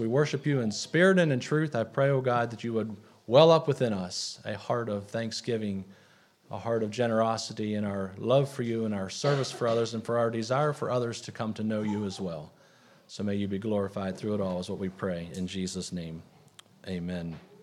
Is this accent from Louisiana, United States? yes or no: no; Shippensburg, Pennsylvania, United States; So we are from Pennsylvania there in the Shippensburg area.